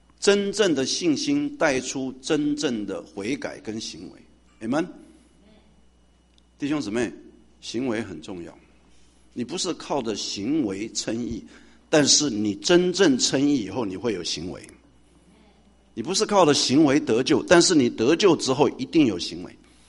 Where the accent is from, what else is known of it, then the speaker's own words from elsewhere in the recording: China; 我们都是很注意，我们中国人是 good businessman， right？